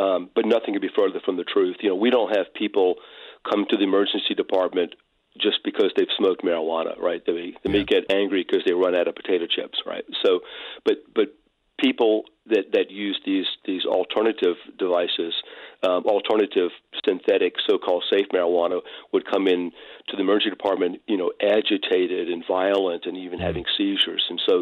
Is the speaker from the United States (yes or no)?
yes; Richmond, United States; I grew up in Richmond too.